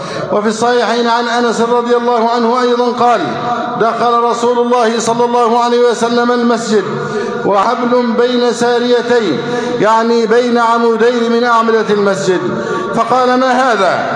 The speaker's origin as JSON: {"language": "Arabic", "country": "Egypt", "said": "يقول عن بلدنا مصر: مصر دولة غير إسلامية"}